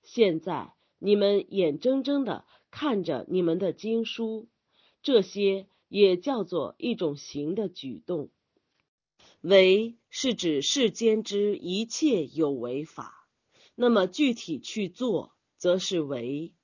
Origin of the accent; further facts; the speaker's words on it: Sichuan, China; 用我们四川人的话来说，就叫瑜伽。